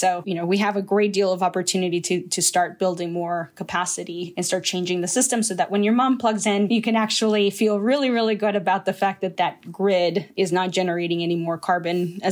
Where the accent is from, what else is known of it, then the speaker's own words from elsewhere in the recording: Tennessee, United States; I grew up in Tennessee and I had, my parents were immigrants. We actually, today is our 22nd anniversary of being in the United States.